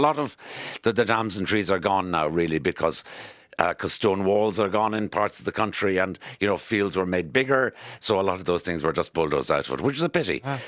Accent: Cullahill, County Laois, Ireland; Cullahill is the village I grew up in County Leash. It sort of sits in a dip in the road between Durrow and Johnstown, and behind a hill that we affectionately called and is still called Cullahill Mountain.

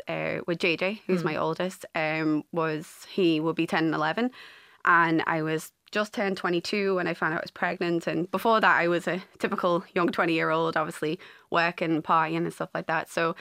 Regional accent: North West England, United Kingdom; moved away as an adult; now in Bundoran, Ireland; So I am originally from the Wirral, which is just over the water from Liverpool. And I moved over to Bundoran 14 years ago, came for a summer, and I'm still here.

